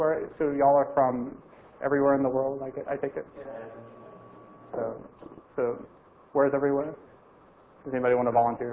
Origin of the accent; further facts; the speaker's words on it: Louisiana, United States; I'm from Louisiana, which is the boot-shaped state. It's sort of by Texas.